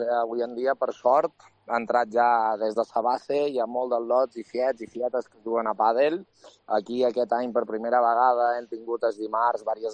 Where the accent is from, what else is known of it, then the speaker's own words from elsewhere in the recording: Balearic Islands, Spain; jo som menorquí